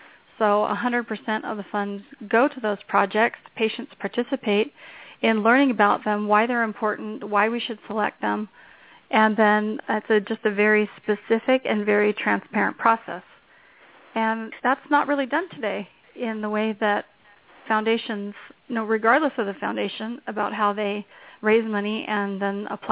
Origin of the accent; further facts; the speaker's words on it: California, United States; I grew up in the Bay Area. I'm a Silicon Valley girl, and so that's a lot of my background.